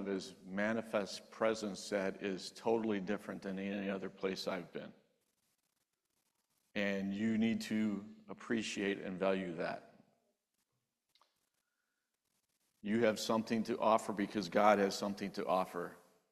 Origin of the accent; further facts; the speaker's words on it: Kenosha, Wisconsin, United States; I was born in Kenosha, been here most of my life.